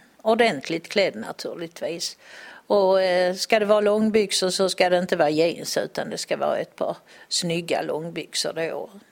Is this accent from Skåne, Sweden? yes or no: yes; Ljungbyhed, Skåne, Sweden; born there; Ja, jag är född i Ljungbyhed och det är väl 2,5 mil härifrån, så jag har inte flyttat så långt.